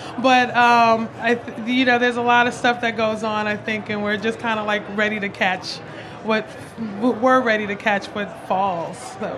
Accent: New York City, New York, United States; I'm born and raised in New York City. I'm heavily influenced by the whole entire city. Grew up in a Southern Black household, so that was sort of my everyday.

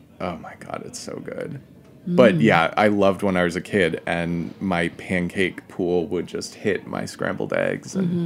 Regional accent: New Hampshire, United States; The syrup goes on everything. I grew up in New Hampshire.

